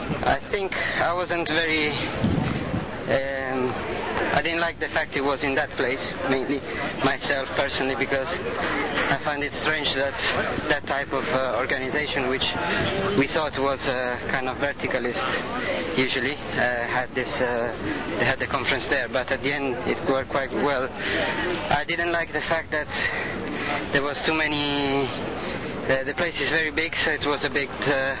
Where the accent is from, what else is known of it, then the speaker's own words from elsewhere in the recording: Rome, Lazio, Italy; We are from Rome.